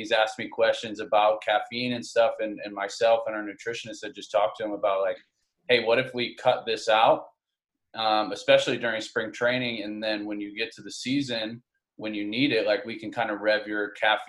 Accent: Buffalo, New York, United States; like, for me, I'm from Buffalo. So when we go to Buffalo, I know a lot of good restaurants in the area

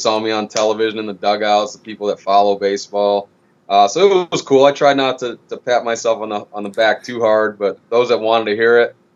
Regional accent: Michigan, United States; I grew up in Michigan, hard work.

